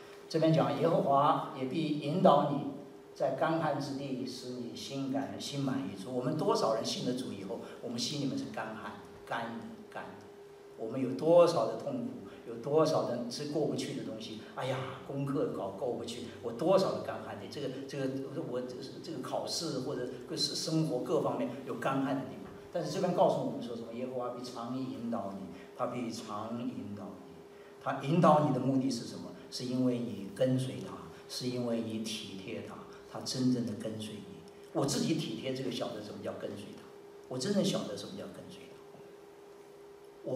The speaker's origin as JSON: {"language": "Chinese", "country": "Taiwan", "said": "我们从台湾来的孩子就当兵，男孩当兵的啊。"}